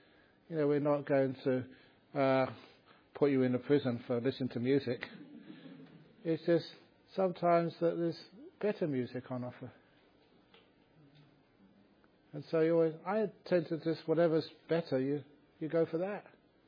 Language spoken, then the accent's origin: English; London, United Kingdom; And growing up in London, I used to go to great rock concerts.